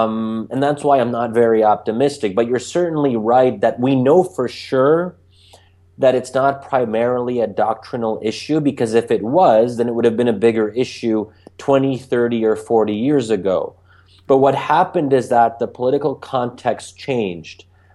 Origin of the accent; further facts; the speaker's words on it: Bryn Mawr, Pennsylvania, United States; So when I was growing up in the American Muslim community in Bryn Mawr, Pennsylvania, I don't really remember thinking about myself as Sunni or Shia.